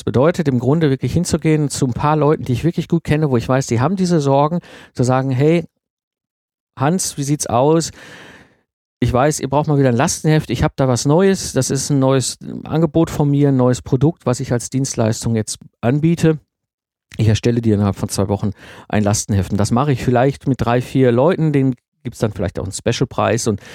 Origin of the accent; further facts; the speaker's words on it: North Rhine-Westphalia, Germany; ich komme aus dem Ruhrpott, ne, zwischen Kohle und Stahl aufgewachsen